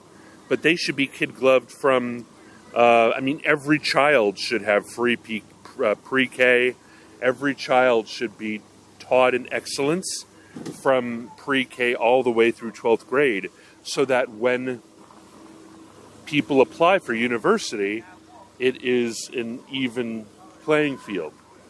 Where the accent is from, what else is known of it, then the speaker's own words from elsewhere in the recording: Hawaii, United States; I grew up in Hawaii and I was a dive instructor